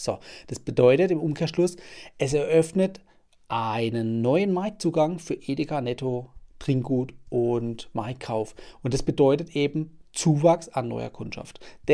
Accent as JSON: {"language": "German", "region": "Baden-Württemberg", "country": "Germany", "said": "wie zum Beispiel bei uns im Süden in Baden-Württemberg."}